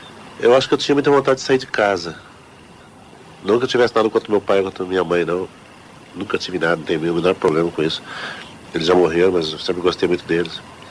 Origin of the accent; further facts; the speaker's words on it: Londrina, Paraná, Brazil; Eu passei toda a minha infância no Jardim do Sol, em Londrina. E é um bairro de periferia, muito marcado por uma certa violência e tal, porque perto de favela.